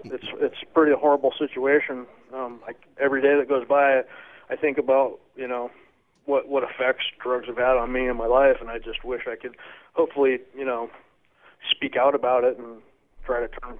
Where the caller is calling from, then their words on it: Tacoma, Washington, United States; I'm calling in from Tacoma.